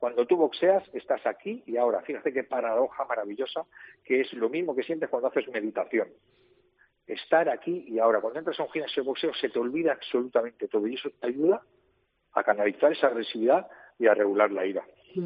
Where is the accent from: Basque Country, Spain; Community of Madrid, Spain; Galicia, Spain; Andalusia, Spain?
Community of Madrid, Spain; Madrid; Yo soy madrileño, de padre segoviano.